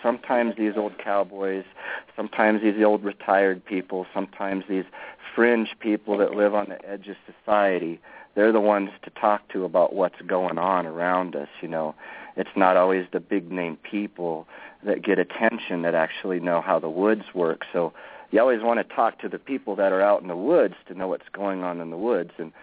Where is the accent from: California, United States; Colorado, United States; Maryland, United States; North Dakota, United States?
Colorado, United States; Lookout Mountain; I've always known about Bigfoot growing up in the mountains of Colorado. I was raised on Lookout Mountain, Colorado.